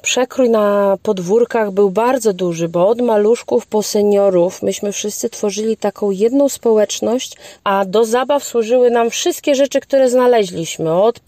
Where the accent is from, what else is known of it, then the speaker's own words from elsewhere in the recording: Chełm, Lublin Voivodeship, Poland; Ponieważ ja pochodzę z Chełma, pamiętam zabawę taką naszą ulubioną